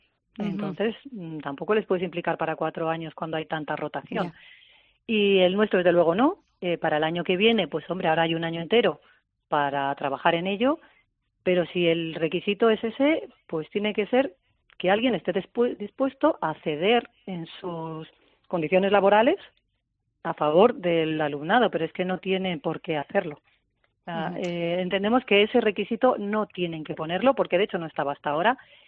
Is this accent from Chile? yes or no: no; Vitoria, Basque Country, Spain; porque yo soy de Vitoria